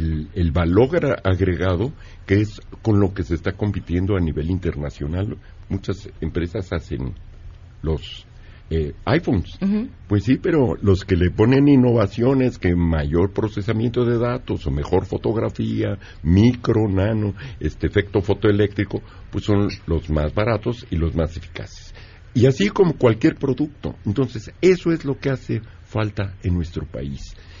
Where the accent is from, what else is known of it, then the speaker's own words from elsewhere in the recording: Ensenada, Baja California, Mexico; Vengo de Ensenada, del estado de Baja California